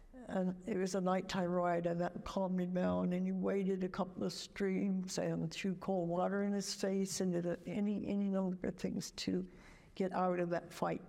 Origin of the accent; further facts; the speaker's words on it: England, United Kingdom; But they keep pushing it on me because I'm English.